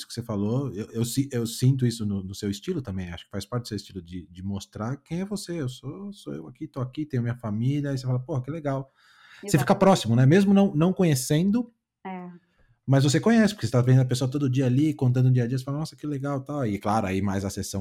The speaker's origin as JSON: {"language": "Portuguese", "country": "Brazil", "said": "O brasileiro, essa questão do se abrir, de falar, a gente como brasileiro sabe que isso é muito natural, né?"}